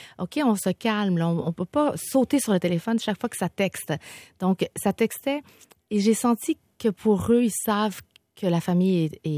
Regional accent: Quebec, Canada; Les Québécoises, on est capable d'en mener de front.

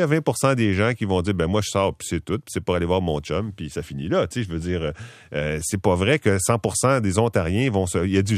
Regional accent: Quebec, Canada; Moi, je pense que le Québec a raison, parce que je suis Québécois

